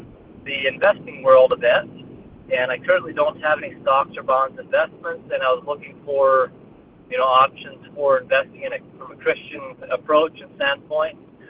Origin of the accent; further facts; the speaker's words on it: Iowa, United States; I'm from Iowa. And I'm a Christian